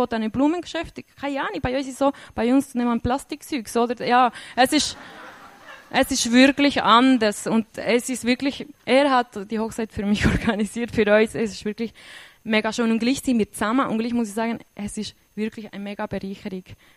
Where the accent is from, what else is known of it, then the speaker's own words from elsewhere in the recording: Switzerland; Heimweh, aber eher als Schweizer, wie geht mit dem um?